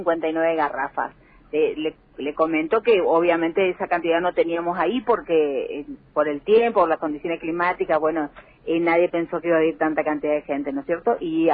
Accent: Posadas, Misiones, Argentina; No, nosotros somos de Posadas.

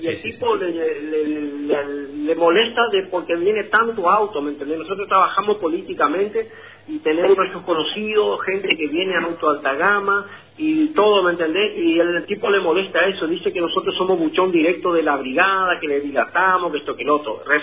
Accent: Argentina; soy un argentino, un ciudadano que vivo ayudando a la gente

